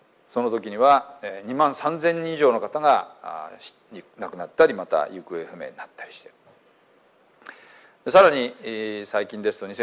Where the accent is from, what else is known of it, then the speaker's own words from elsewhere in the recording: Hiroshima, Japan; 実際の広島県って平らなとこがほとんどないですよね。大体みんなもうすぐ後ろが山という、我々ここで生まれ育ってるとこれが当たり前だと思ってますけど